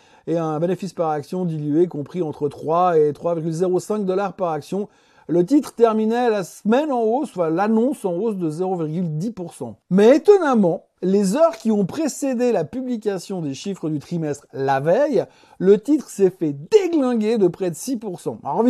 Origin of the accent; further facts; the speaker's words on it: Plan-les-Ouates, Geneva, Switzerland; born there; moi aussi je suis né à Plan-les-Ouattes